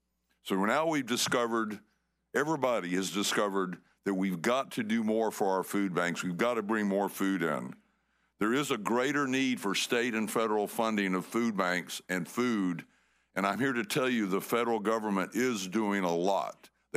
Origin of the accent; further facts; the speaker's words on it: Florida, United States; born there; We love Palm Beach County. It's one of the best places to farm in the world. I was born in Palm Beach County.